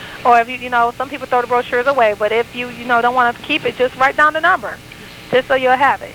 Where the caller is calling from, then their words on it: Dearborn, Michigan, United States; but I am calling you from Dearborn, Michigan.